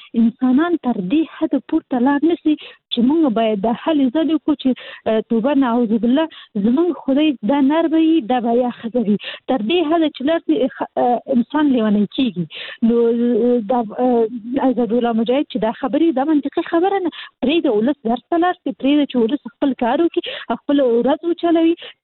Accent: Kabul, Afghanistan; زه خاصلي د کابل یم،

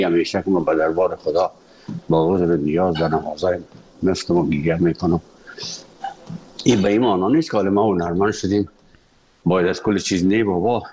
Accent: Afghanistan; moved away; وقتی که من از افغانستان بر آمدم

